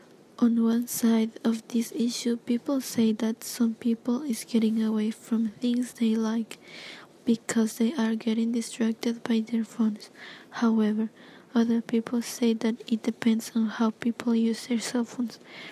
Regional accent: El Salvador; I am 18 years old and I am from El Salvador.

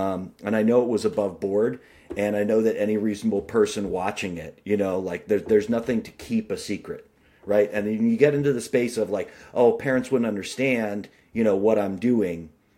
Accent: Massachusetts, United States; I mean, I grew up in Massachusetts, which is a backwater in many ways of American swimming.

